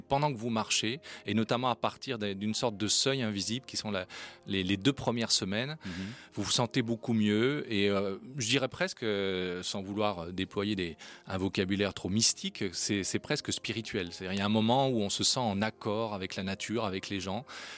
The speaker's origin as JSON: {"language": "French", "town": "Lyon", "region": "Auvergne-Rhône-Alpes", "country": "France", "tie": "born there", "said": "je suis né à Lyon, c'était la région Rhône-Alpes et guère au-delà."}